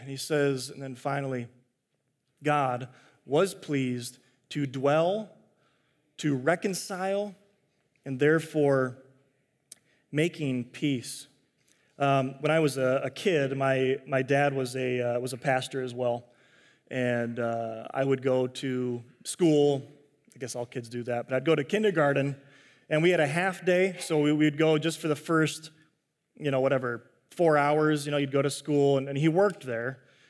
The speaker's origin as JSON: {"language": "English", "town": "Chicago", "region": "Illinois", "country": "United States", "tie": "born or raised there", "said": "But every day, growing up in Chicago, it's where I'm from, we'd listen to WGN"}